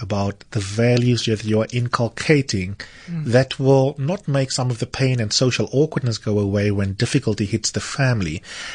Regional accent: Grahamstown, Eastern Cape, South Africa; my hometown of Grahamstown.

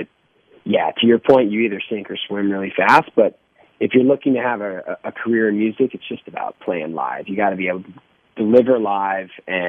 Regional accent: New York, United States; now in Los Angeles, United States; I grew up in upstate New York, but yeah, I have the same story as you. I had nowhere to live in L.A.

